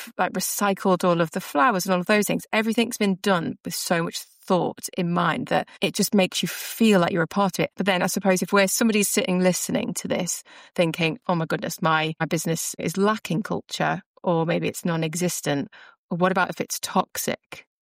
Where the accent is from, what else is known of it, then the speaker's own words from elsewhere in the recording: Liverpool, North West England, United Kingdom; So I'm from Liverpool. The accent's diluted quite a bit now, but I'm a Liverpool fan.